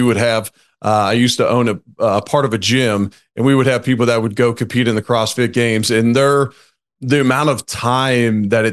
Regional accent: Cincinnati, Ohio, United States; So I grew up in Cincinnati. I was not even a starter on my high school football team as a junior.

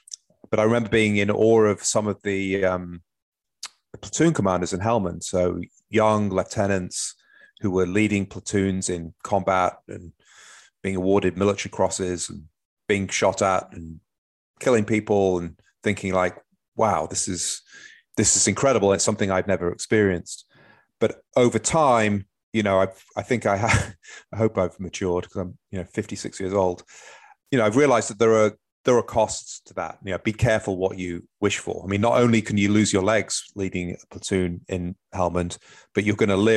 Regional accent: Manchester, North West England, United Kingdom; So, you know, I grew up in Manchester.

